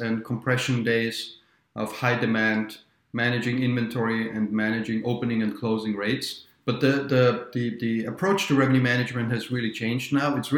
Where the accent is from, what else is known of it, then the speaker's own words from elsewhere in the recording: Austria; now in Minnesota, United States; I'm from near Munich, not in Munich, near Munich, and I'm ending up in Minnesota.